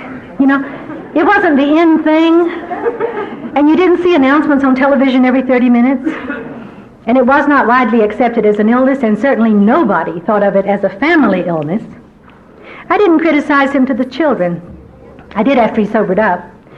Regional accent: the South, United States; Growing up in the Deep South, at least in my generation, we got a very specific kind of upbringing.

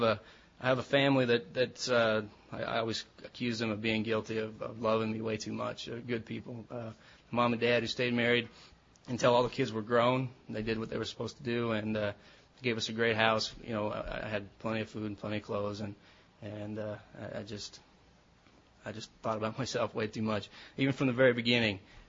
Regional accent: Lewisville, Texas, United States; I'm from Louisville, Texas. It's just right next to that.

